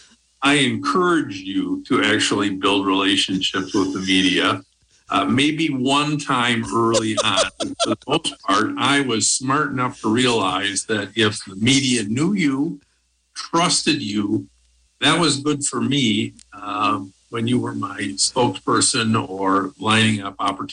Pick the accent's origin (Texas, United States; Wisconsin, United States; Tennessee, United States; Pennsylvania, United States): Wisconsin, United States; Madison; Sure. I grew up in Madison and spent summers on my maternal and paternal grandparents' farms.